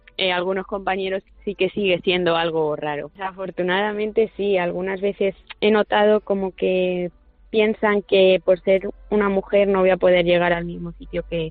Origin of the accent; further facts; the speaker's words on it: Toledo, Castilla-La Mancha, Spain; y a mí como toledana pues me enorgullece poder entrenar allí cada tarde.